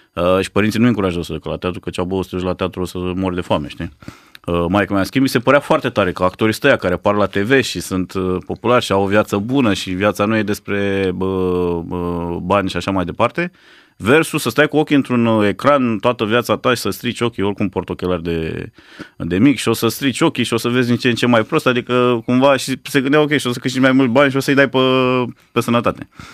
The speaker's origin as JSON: {"language": "Romanian", "town": "Târgu Jiu", "region": "Gorj County", "country": "Romania", "tie": "born or raised there", "moved": "yes", "lives_now": "United States", "said": "am copilărit, am crescut în Târgu Jiu, am fost la un liceu de informatică"}